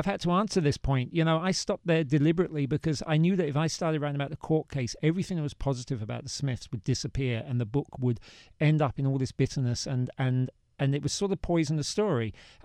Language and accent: English; London, United Kingdom; now in New York City, United States; growing up in London was training for New York City